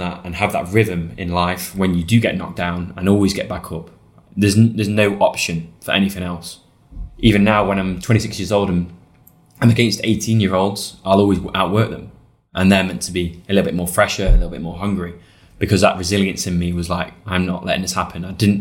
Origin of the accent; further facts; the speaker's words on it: United Kingdom; I take immense pride that, you know, I am who I am and I'm British.